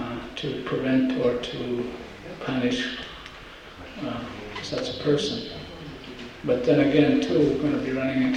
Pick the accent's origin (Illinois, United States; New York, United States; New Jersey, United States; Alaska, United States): Alaska, United States; Bethel; my parents are originally from this island, and I was born and raised in Bethel.